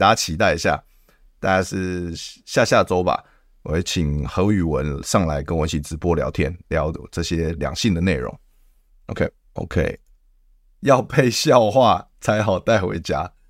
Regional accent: Taiwan; 因为外国人在我们台湾人的认知就里面就觉得说是比较直接

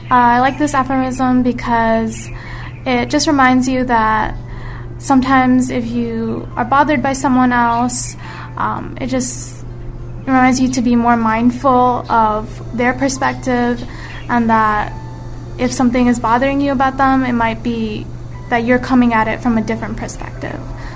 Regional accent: New Jersey, United States; I'm from New Jersey, USA.

